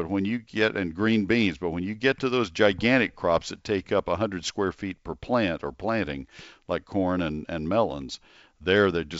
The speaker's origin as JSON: {"language": "English", "town": "College Station", "region": "Texas", "country": "United States", "tie": "born or raised there", "also_born_or_lived": "Ohio", "said": "When I grew up in College Station, and when I went to Ohio, I saw to go to Ohio State and just kind of looked around at what people were doing."}